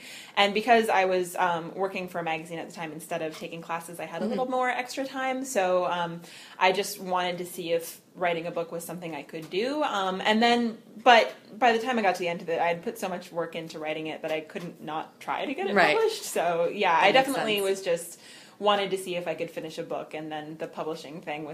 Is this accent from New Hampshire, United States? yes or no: yes; New Hampshire, United States; I grew up in New Hampshire, so we'd go out from Portsmouth Harbor in New Hampshire to the Isles of Shoals